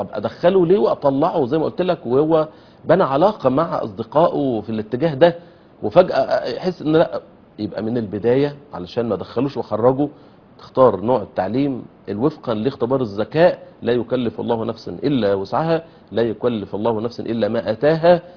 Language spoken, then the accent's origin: Arabic; Egypt; ده تعليم، نوع تعليم معين تحت اشراف الازهر الشريف عندنا في مصر، تعليم ديني يعني.